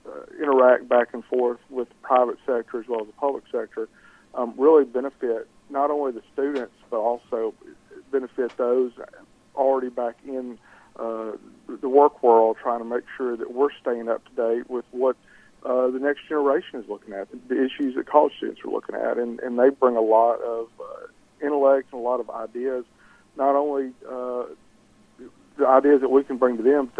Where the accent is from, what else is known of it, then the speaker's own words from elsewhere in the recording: Arkansas, United States; I'm a native Southern Arkansan. I was not born and raised in Northeast Arkansas